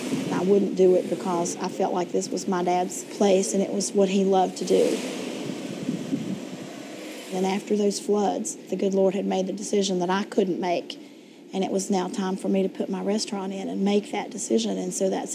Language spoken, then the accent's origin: English; Kimball, West Virginia, United States; I'm from Kimball, West Virginia. My family's been here since 1945